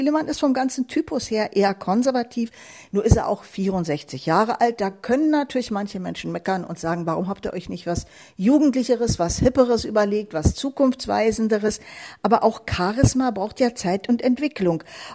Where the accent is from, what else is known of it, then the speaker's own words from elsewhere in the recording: Berlin, Germany; Thielemann ist, sage ich als Berlinerin, eben auch ein Berliner, sogar aus Wilmersdorf.